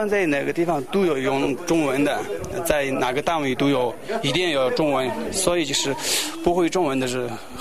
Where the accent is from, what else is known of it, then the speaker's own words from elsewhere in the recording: Tibet, China; first language Tibetan; Chinese is a second language; 说实话，就是我们的母语是藏语，可是在那边在学校里就是最重要的是汉语嘛。